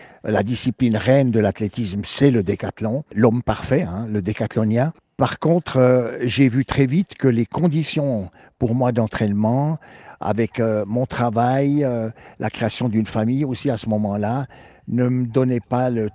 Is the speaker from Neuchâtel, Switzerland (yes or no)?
yes; Neuchâtel, Switzerland; Je suis toujours fidèle à Neuchâtel et à tout ce que Neuchâtel représente dans ma vie. Depuis le berceau de mon enfance à La Coudre, je suis un enfant de La Coudre et fier de l'être, un quartier dans lequel j'ai tout trouvé